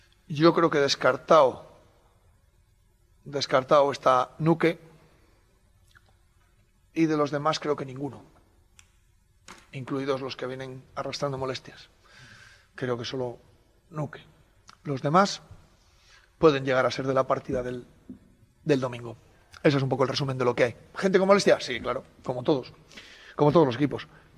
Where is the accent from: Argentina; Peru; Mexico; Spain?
Spain; Soria, Castile and León; Yo soy de Soria, llevo 20 y tantos años viviendo en Soria.